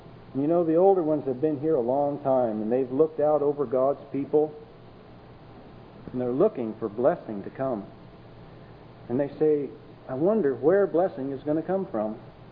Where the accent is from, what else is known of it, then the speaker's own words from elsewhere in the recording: Walla Walla, Washington, United States; I'm from Walla Walla, Washington. We have a lot of wheat farmers out there, and they appreciate the rain.